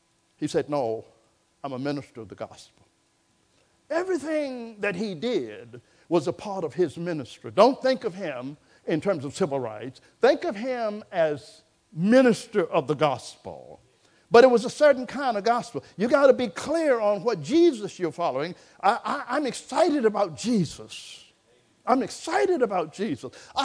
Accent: Virginia, United States; when I was a little boy, growing up in Virginia on a farm that my grandfather had purchased before the First World War, I grew up on a family farm, 40 acres.

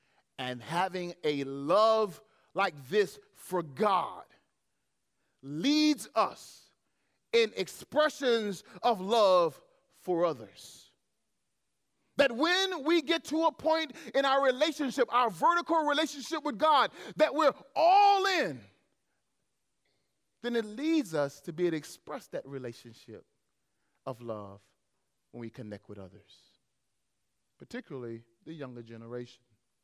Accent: Ville Platte, Louisiana, United States; I was determined to drive through the flood from the little town Ville Platte where I grew up in Owen.

